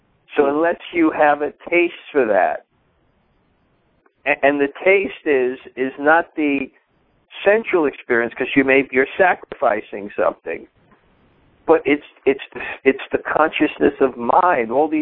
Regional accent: India; I'll give him my own seat because I grew up in India. That's the culture.

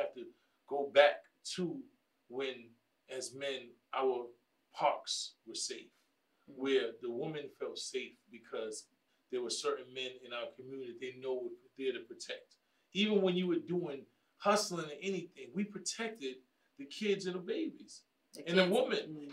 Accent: Bronx, New York, United States; You don't have to be from the Bronx, but this is just actually where I'm from. You know, it was my community

